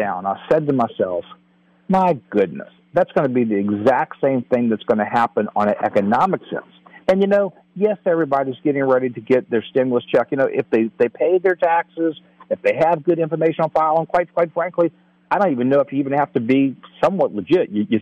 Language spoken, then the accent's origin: English; New Orleans, Louisiana, United States; So I'm actually from New Orleans, okay?